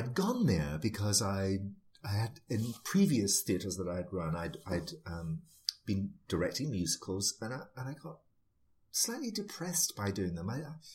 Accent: Scotland, United Kingdom; now in United States; because although I'm British, if you are Scottish, you have it's a different viewpoint, right? It's two different countries glued together.

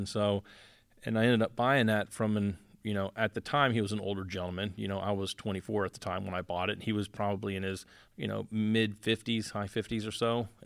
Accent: Miami, Florida, United States; And I was like, growing up in Miami, that is the boat.

